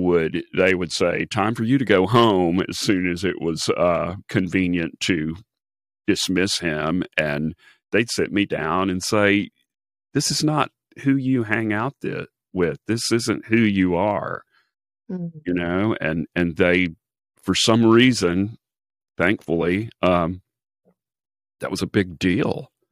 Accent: Longview, Texas, United States; I mean, I grew up in Longview, Texas. It was horrible for people of color.

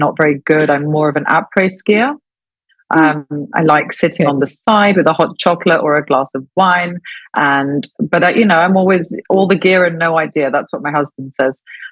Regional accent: Cyprus; growing up in Cyprus, it's not something you hear often

